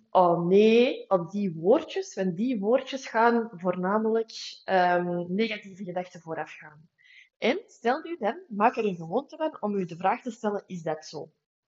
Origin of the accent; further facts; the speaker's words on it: Flanders, Belgium; Dat wij als Vlamingen nogal heel gemakkelijk zeggen, het regent, regent het niet weer?